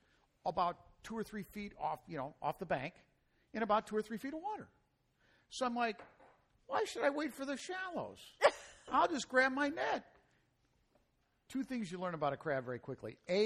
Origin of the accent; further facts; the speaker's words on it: Chicago, Illinois, United States; I'm from Chicago.